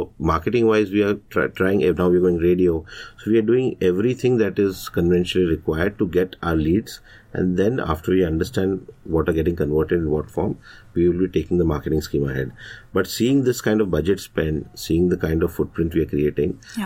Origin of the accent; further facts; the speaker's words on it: Pune, Maharashtra, India; Pune is my hometown.